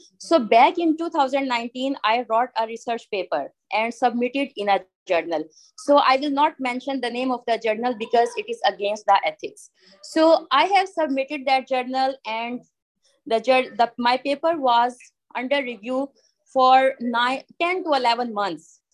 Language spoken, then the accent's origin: English; Pakistan; I am from Pakistan.